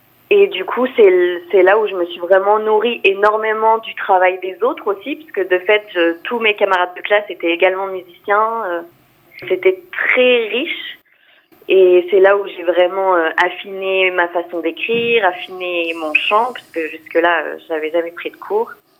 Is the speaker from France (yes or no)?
yes; Saint-Hippolyte, Nouvelle-Aquitaine, France; J'ai grandi à Saint-Hippolyte.